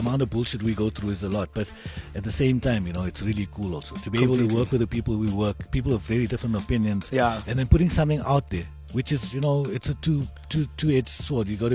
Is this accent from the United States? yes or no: no; Polokwane, Limpopo, South Africa; growing up in Polokwane, in the school that I was in, it was exactly what you